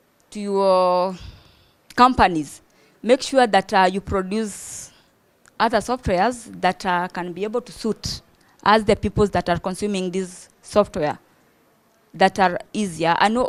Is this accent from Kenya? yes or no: yes; Kibera, Nairobi, Kenya; I'm from Kibera, and I am not a tech guy.